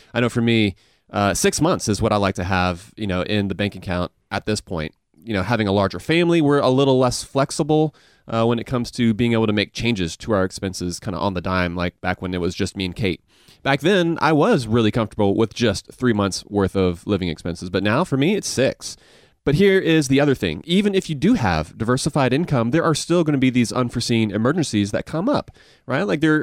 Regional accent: Augusta, Georgia, United States; accent: Southern; I feel like that I do sound kind of Southern, though. Like, I grew up in Augusta, but the thing is, with me, I feel like it's a Southern accent mixed a little bit with, like, an Asian accent, because my mom's from Korea.

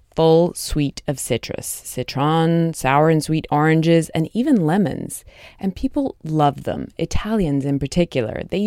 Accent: United Kingdom; Okay, so some of you may remember that I am a limey.

